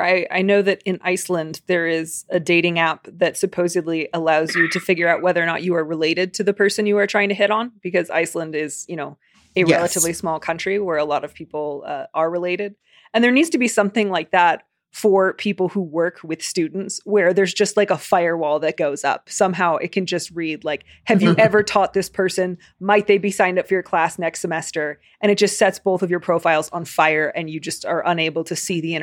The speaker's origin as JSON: {"language": "English", "town": "Chicago", "region": "Illinois", "country": "United States", "accent": "Chicago", "said": "My stupid Chicago accent's going to come back because when I get really happy, so does my accent."}